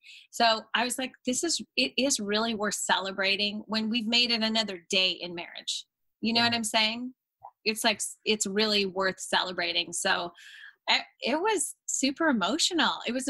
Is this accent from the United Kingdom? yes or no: no; Canada; now in California, United States; because I'm from Canada, he's from here in California.